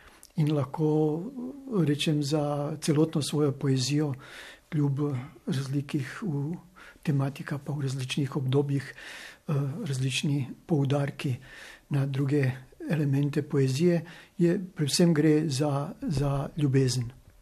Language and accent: Slovenian; Sarajevo, Federation of Bosnia and Herzegovina, Bosnia & Herzegovina; now in Ljubljana, Slovenia; Barbara je razlog, zaradi katerega sem prišel iz Sarajeva v Ljubljano.